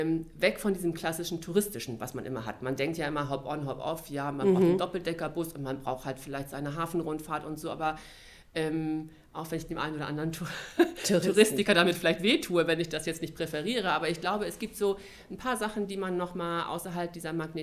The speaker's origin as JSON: {"language": "German", "region": "Hamburg", "country": "Germany", "tie": "born or raised there", "said": "Ich komme aus Poppenbüttel direkt. Also mein Elternhaus ist mehr oder weniger 3 Straßen entfernt vom Treudelberg."}